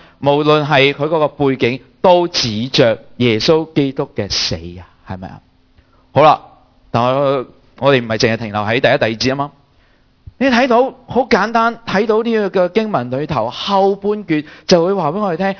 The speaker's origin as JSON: {"language": "Chinese", "town": "Toronto", "region": "Ontario", "country": "Canada", "lives_now": "Los Angeles, United States", "said": "我不是住在这里，我现在是住在洛杉矶。我都是我对美国很陌生，因为我是来自多伦多。"}